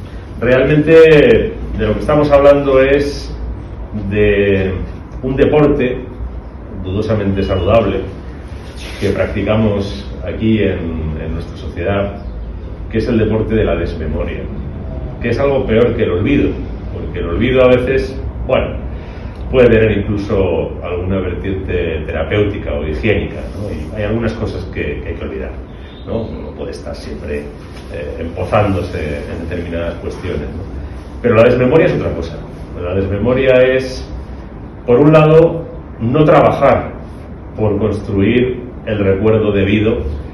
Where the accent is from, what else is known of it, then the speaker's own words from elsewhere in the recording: Madrid, Community of Madrid, Spain; born there; Efectivamente es mi barrio natal. Nunca he vivido en Carabanchel, he vivido en Cuatro Vientos, muy cerquita de Carabanchel, bueno, nunca he vivido. Pero bueno, nací a unos pocos cientos de metros de aquí